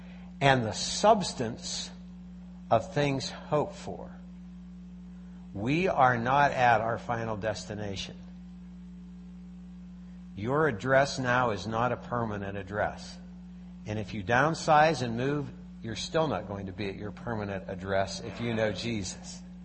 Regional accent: Pennsylvania, United States; But I grew up, as Pastor did, in Pennsylvania. I grew up in Dutch country.

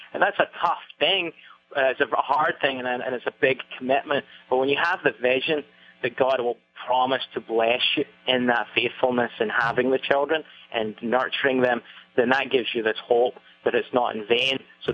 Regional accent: Scotland, United Kingdom; now in United States; looking as a little bit of an outsider, being a British or Scottish coming over to America

